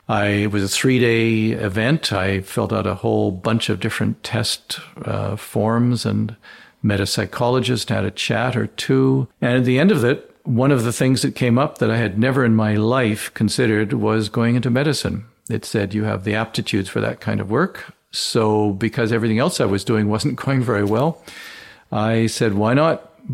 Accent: Vancouver, British Columbia, Canada; Yeah, originally born and raised in Vancouver. Did my high school and an undergraduate degree in Vancouver.

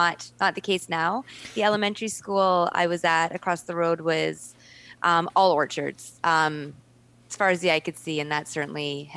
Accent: Kelowna, British Columbia, Canada; When I grew up in Kelowna, I think the population was about, 30,000. There was no grand hotel. All of downtown was just kind of undeveloped land for the most part.

